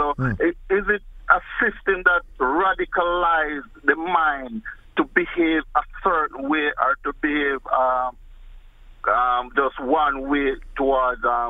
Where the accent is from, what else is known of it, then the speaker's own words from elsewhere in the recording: Jamaica; now in United States; When I was coming here, there was to this country, I'm from Jamaica